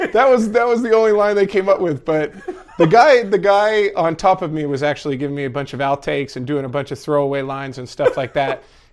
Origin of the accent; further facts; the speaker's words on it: Philadelphia, Pennsylvania, United States; I grew up in Philly. I mean, I was an Eagles fan